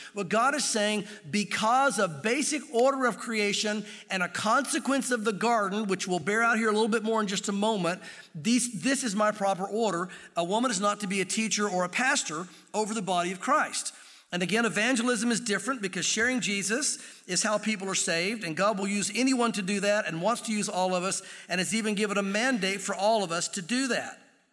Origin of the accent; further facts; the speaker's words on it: Southern US, United States; growing up in the South, I think some of the terminology gets used in different ways.